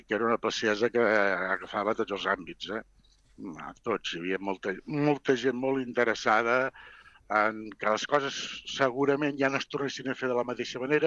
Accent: Torredembarra, Catalonia, Spain; jo soc de Torredembarra, i aquí vam tenir, diguem-ne, intervenció policial i alcalde a la presó

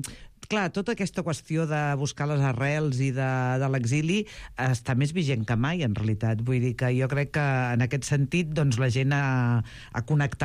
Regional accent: Figueres, Catalonia, Spain; now in Badalona, Spain; sóc badalonina i sóc figuerenca, perquè a més és que és la pura realitat.

